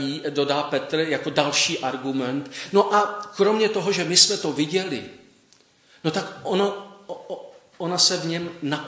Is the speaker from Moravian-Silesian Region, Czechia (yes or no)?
yes; Ostrava, Moravian-Silesian Region, Czechia; Když jsem vyrůstal v Ostravě, tak na Štítině, to bylo směrem na Opavu